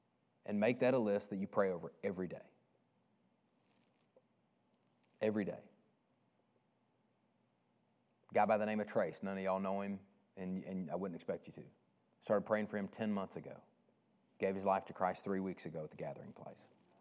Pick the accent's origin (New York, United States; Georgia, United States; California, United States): Georgia, United States; I said, I'm from Georgia, sick 'em.